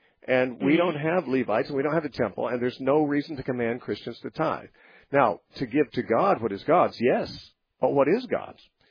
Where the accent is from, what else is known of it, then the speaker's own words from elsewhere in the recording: United States; I myself have never given as little as 10% because I'm an American.